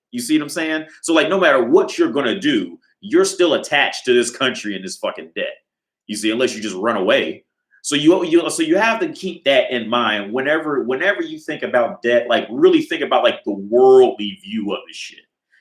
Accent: United States; I'm from America. So these are the banks in Ohio specifically.

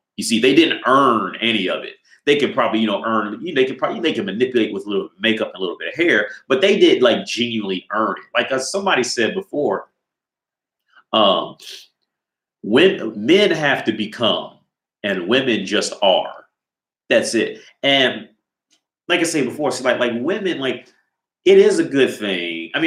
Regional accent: Ohio, United States; well, I'm from Ohio, but Cincinnati, I would call Cincinnati a major city.

